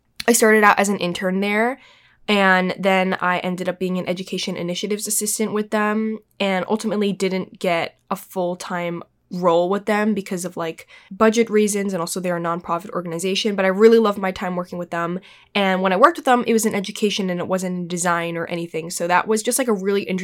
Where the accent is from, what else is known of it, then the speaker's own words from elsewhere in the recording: New York City, New York, United States; born there; I was born here in New York City, so it was kind of like convenient for me